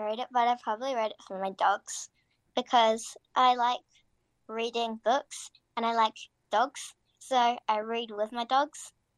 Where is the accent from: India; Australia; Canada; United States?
Australia; so I'm from Australia, but our grandmom's grandparents live here in England, and we come to visit them every year